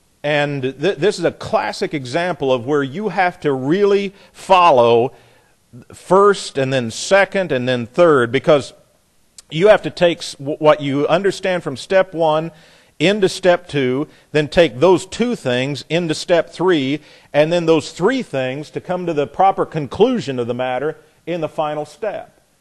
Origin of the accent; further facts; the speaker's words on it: Jefferson, Indiana, United States; I grew up in Jefferson, Indiana, town of about 200, 250 people.